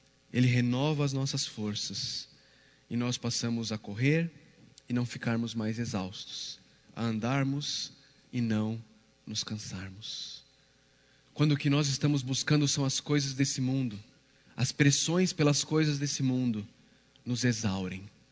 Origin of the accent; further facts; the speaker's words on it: São Paulo, Brazil; now in Caldas Novas, Brazil; Eu sou de São Paulo, mas eu moro em Caldas Novas, Goiás, tem 11 anos.